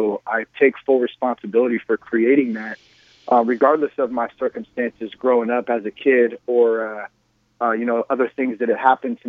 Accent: California, United States; I'm from Northern California, so I mean, I'm California to the fullest, born and raised here.

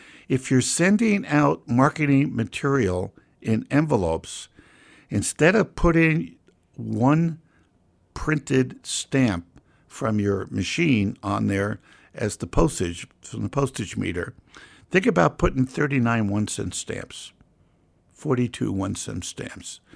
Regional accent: Colorado, United States; We're from Colorado, so we love those images.

